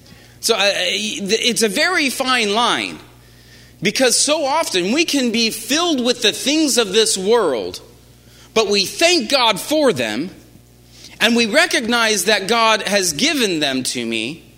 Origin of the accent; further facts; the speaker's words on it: Midwest, United States; I came from the Midwest and the Bible Belt